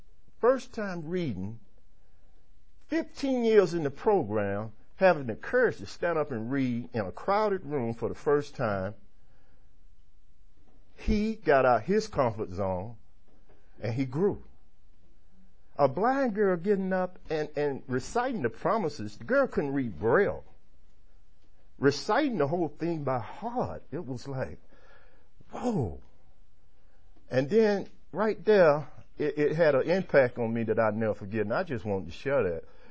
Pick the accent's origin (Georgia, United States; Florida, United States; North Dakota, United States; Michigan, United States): Georgia, United States; now in Kennesaw, United States; Me living in Kennesaw is out of my comfort zone. I'm from the Bluff. I'm from the inner city.